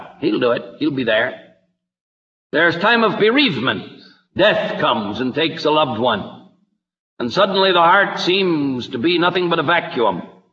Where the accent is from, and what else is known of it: California, United States; born or raised there